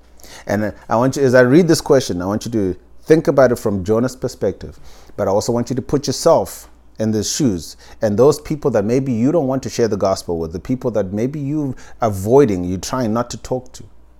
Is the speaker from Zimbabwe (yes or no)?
yes; Zimbabwe; also born or lived in Oklahoma, United States; now in Missouri, United States; this is growing up in Zimbabwe, I remember this.